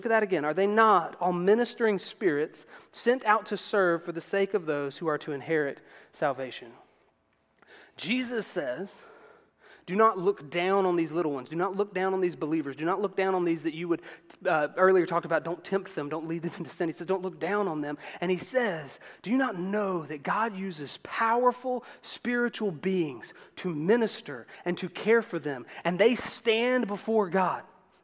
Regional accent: South Carolina, United States; I grew up in Edgefield County.

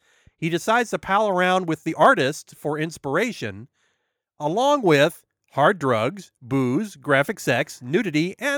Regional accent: Columbus, Ohio, United States; Because I was from Columbus

